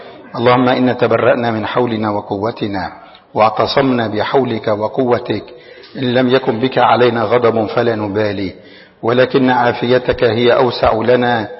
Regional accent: Tripoli, North Governorate, Lebanon; ونحن من طرابلس نقول ما نريد لا نفط إيراني ولا شيء من إيران

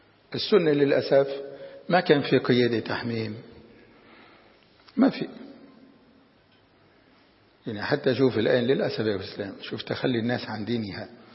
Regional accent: Lebanon; عندنا بلبنان، أو خلي لبنان اللي بنحكي عنه شوي

